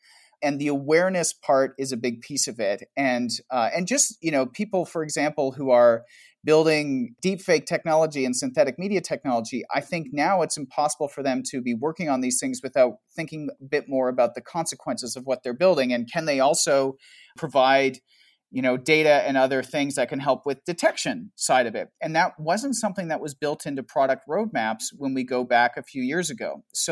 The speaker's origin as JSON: {"language": "English", "country": "Canada", "said": "I'm Canadian and I live in Toronto"}